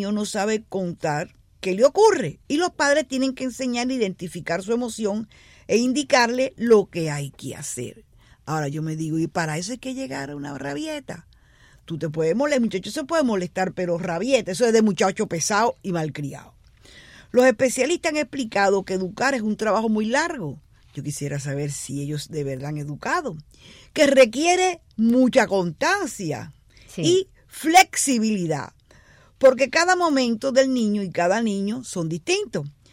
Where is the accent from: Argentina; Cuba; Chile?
Cuba; Yo soy mamá cubana